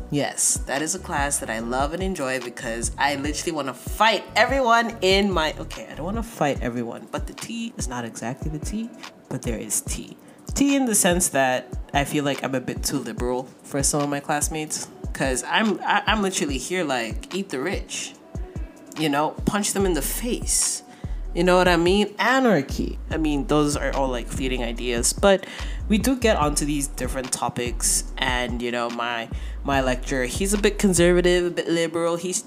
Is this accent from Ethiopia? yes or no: yes; Ethiopia; Now, I grew up in Ethiopia